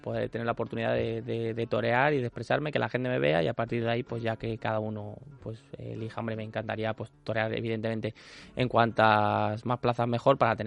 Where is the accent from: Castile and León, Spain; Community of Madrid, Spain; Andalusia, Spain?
Community of Madrid, Spain; San Sebastián de los Reyes; como soy de San Sebastián de los Reyes